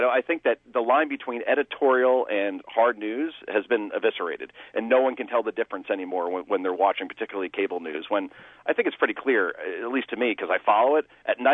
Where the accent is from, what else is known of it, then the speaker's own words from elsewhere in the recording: Ireland; Well, look, I'm Irish.